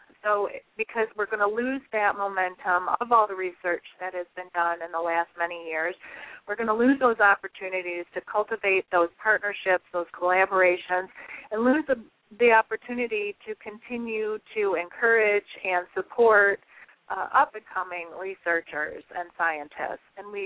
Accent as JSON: {"language": "English", "region": "Michigan", "country": "United States", "tie": "born or raised there", "said": "I grew up in Michigan"}